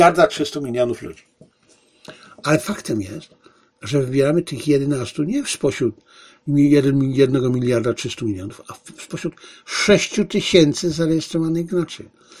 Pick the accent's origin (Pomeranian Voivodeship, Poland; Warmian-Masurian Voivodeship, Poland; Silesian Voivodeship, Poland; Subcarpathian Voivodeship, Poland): Silesian Voivodeship, Poland; Zabrze; ja urodziłem się w Zabrzu i wprawdzie nigdy w życiu nie byłem na stadionie